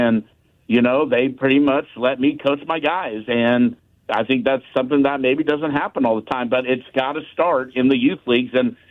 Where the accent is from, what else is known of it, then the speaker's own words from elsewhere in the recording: Andale, Kansas, United States; to go from growing up in Andale, Kansas, you know, to Wichita.